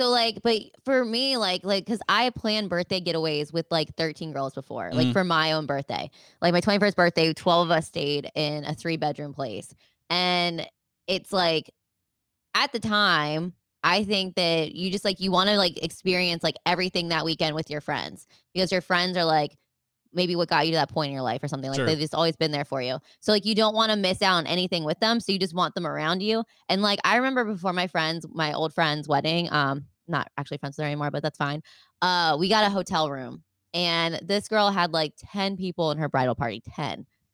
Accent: Baltimore, Maryland, United States; I was like, I'm from Baltimore. I don't have that.

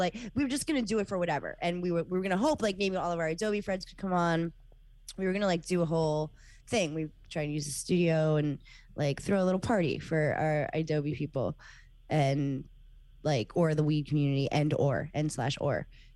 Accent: West New York, New Jersey, United States; I'm from West New York. This is very far from me.

